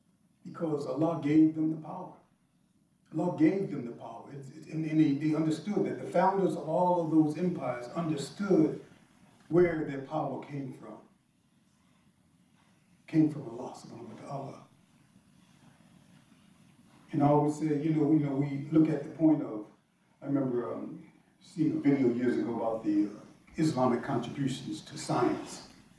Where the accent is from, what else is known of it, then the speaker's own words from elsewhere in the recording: Philadelphia, Pennsylvania, United States; I'm from the Philadelphia area, and there were Muslims when I was growing up